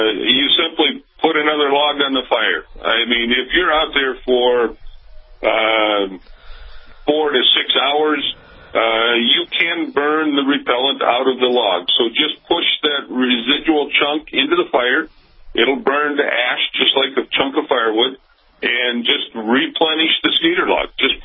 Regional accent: Minnesota, United States; I grew up in Minnesota, Michael, and I think we can match your Cajun mosquitoes probably size and ferocity.

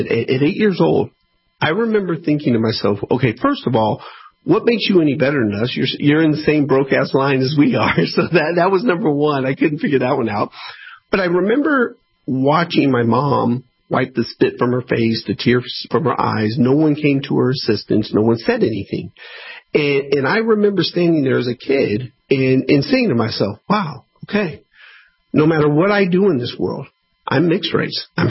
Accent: United States; So I grew up in United States poverty, but poverty nonetheless.

